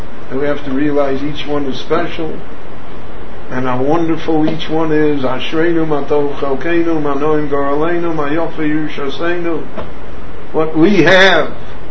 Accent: United States; I come from America where not only they give you a bag, they carry it out in the car and put it.

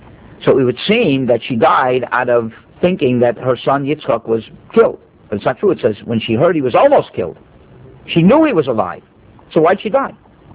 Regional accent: Miami, Florida, United States; I thought I was exotic. I came from Miami.

